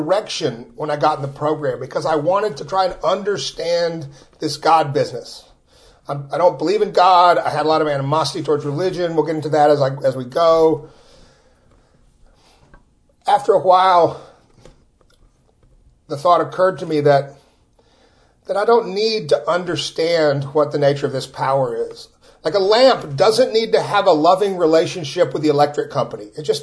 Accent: Austin, Texas, United States; I'm actually from Austin. There's like 10 of us that are actually born here. I'm one of them.

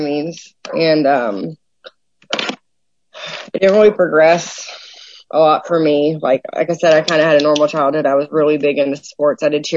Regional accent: Granbury, Texas, United States; also born or lived in Cleburne, United States; I grew up in Cleburne, Texas, and was born there. I didn't grow up there. I was born there. And then I grew up in Granbury, Texas, and kind of most of my life

